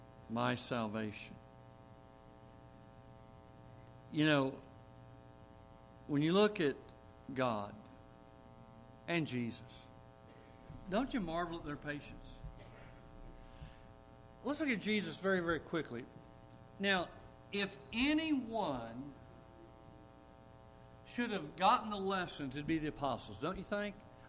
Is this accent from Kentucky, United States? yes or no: no; Kansas, United States; I was raised in the church. And I was raised in Kansas, and we were taught a works-oriented salvation.